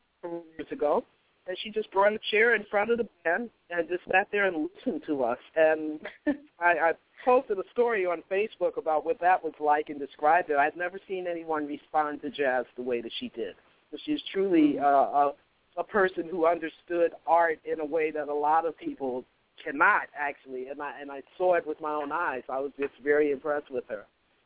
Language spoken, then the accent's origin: English; Virginia, United States; also born or lived in New York; because I was born in New York. So I grew up in Virginia, but I was born in New York.